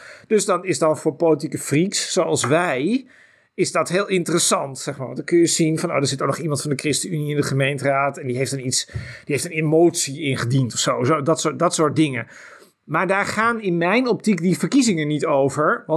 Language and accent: Dutch; Den Helder, North Holland, Netherlands; born there; ik praat graag over mijn geboorteplaats in Den Helder. Dat is veel kleiner.